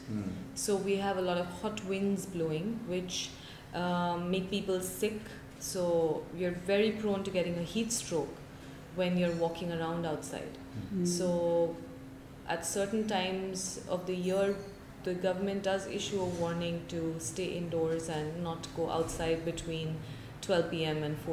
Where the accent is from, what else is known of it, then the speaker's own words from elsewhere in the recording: India; what these Westerners don't understand is that I'm from India